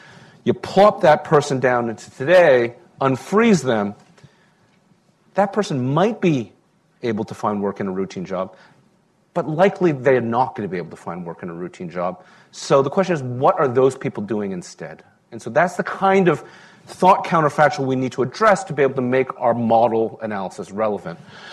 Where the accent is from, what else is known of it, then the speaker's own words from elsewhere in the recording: Vancouver, British Columbia, Canada; I'm from Vancouver, as Richard said.